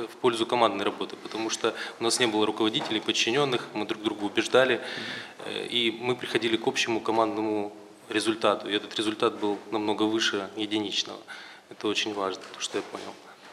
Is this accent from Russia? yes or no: no; Crimea, Ukraine; я из Республики Крым.